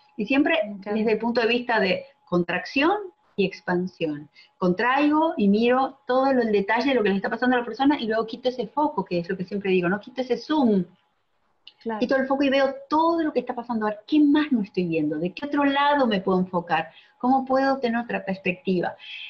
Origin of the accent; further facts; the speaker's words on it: Argentina; now in Miami, United States; Soy de Argentina, pero vivo en Miami hace 17 años